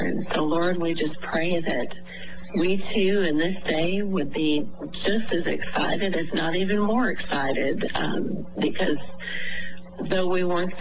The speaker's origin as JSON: {"language": "English", "town": "Wheaton", "region": "Illinois", "country": "United States", "tie": "born or raised there", "also_born_or_lived": "Kentucky", "said": "Well, I grew up in Wheaton, Illinois. And a lot of people say, how in the world did you get to Kentucky?"}